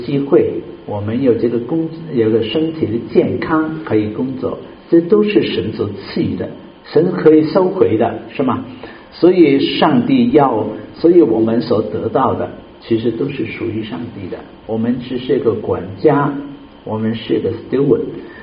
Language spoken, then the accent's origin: Chinese; China; 我们中国人应该是知恩的人啊，知恩图报，是吧？